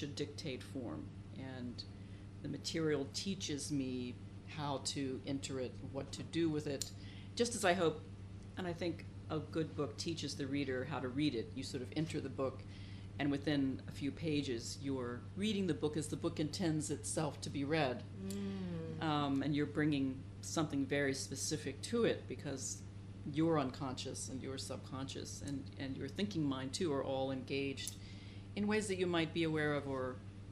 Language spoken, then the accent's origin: English; Buckhannon, West Virginia, United States; I was visiting a high school friend in my hometown, Buchanan, West Virginia, which is a town of about 6,000 or 7,000 people in north central West Virginia